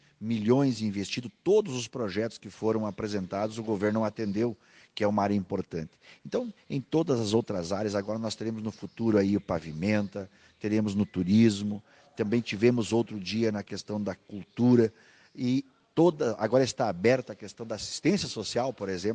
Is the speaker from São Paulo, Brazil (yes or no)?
no; Nonoai, Rio Grande do Sul, Brazil; Eu sou aqui de Nonoai, sou de uma cidade vizinha, aqui de Soledade